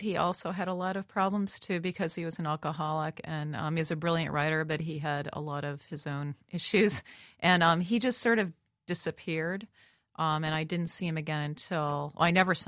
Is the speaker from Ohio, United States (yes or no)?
yes; Cleveland, Ohio, United States; I started searching for paintings online that I remembered from the Cleveland Museum of Art, where we grew up in Cleveland.